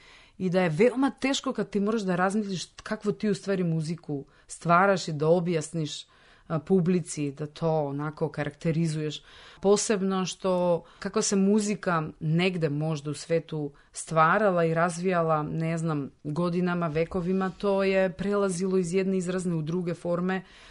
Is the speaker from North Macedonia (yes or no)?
yes; North Macedonia; znači, mi nismo iz Francuske, mi smo iz Makedonije.